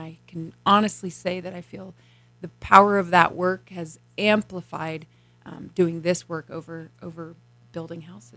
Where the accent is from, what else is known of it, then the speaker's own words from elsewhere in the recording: Elk City, Idaho, United States; I grew up in Idaho. I grew up in Moscow, Idaho, in a little town called Elk City, Idaho, which not many people know about.